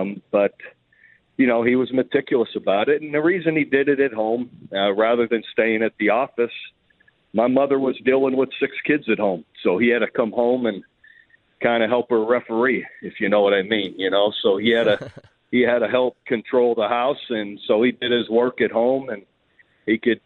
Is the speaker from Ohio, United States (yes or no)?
yes; Youngstown, Ohio, United States; Oh, it was fantastic. Just the old steel mill town, you know, old neighborhoods.